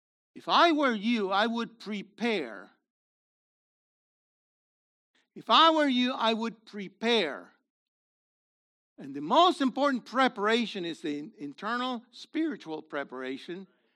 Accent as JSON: {"language": "English", "country": "United States", "said": "Because I'm soft. I'm from America. I like my air condition."}